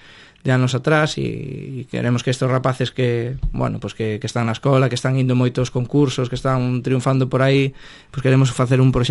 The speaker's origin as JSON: {"language": "Galician", "town": "Barallobre", "region": "Galicia", "country": "Spain", "said": "eu son da periferia, son de Barallobre."}